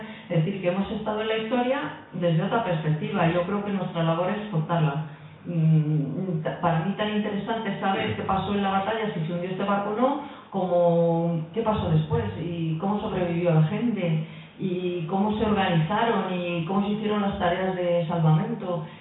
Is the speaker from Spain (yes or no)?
yes; Aranjuez, Community of Madrid, Spain; Yo que soy de Aranjuez